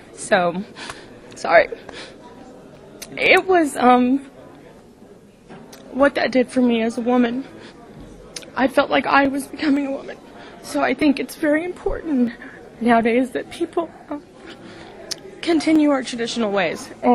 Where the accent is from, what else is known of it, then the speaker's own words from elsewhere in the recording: Hoopa, California, United States; I was born in Hoopa. I was born and raised in Hoopa, and I've been on the banks of the Klamath and the Trinity Rivers for my whole entire life.